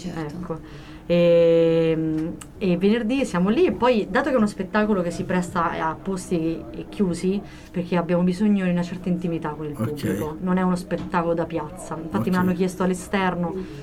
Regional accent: Apulia, Italy; Io vengo dalla Puglia, la mia famiglia è pugliese, e ci sono tutte dinamiche di paese eccetera, cioè, c'è anche l'uso del dialetto

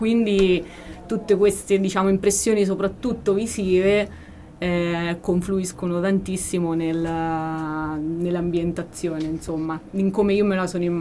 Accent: Cannara, Umbria, Italy; Cannara ovviamente è il mio paese natale, l'Umbria è la mia terra

